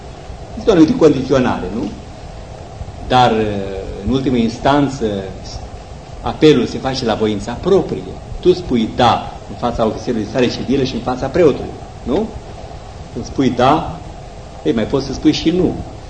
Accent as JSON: {"language": "Romanian", "country": "Romania", "tie": "born there", "said": "eu dacă m-am născut în România, am mult mai multe șanse să mă căsătoresc, sau am avut mai multe șanse să mă căsătoresc cu o româncă decât cu o unguroaică sau cu o bulgăroaică, nu?"}